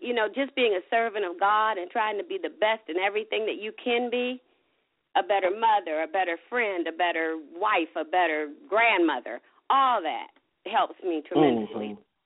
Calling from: Columbus, Ohio, United States; I'm calling from Columbus, Ohio.

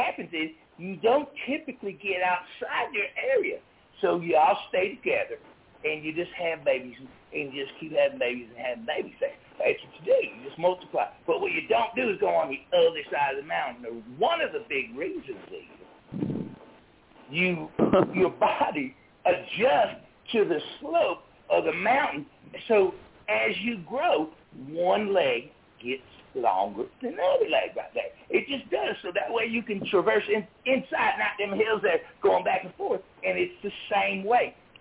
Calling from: Alabama, United States; I'm from Alabama here. I'm from Alabama.

